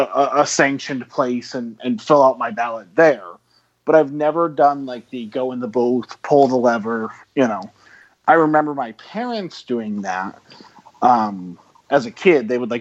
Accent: Oregon, United States; now in Washington, United States; So because I grew up in Oregon and I now live in Washington, I have never voted in a polling place.

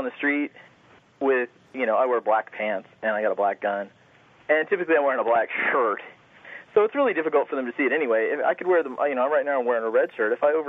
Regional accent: Los Angeles, California, United States; what I found is that I grew up in Los Angeles

